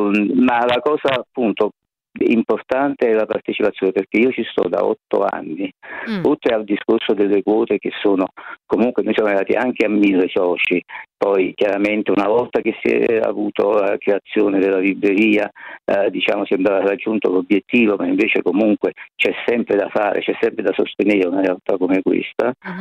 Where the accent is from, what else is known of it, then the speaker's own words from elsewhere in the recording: Naples, Campania, Italy; Io stesso, per esempio, vengo da Scampia, che è un quartiere anche questo abbastanza conosciuto di Napoli